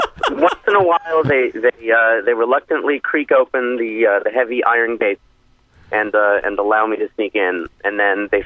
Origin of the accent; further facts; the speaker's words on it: Chicago, Illinois, United States; Growing up in Chicago, you're not really aware.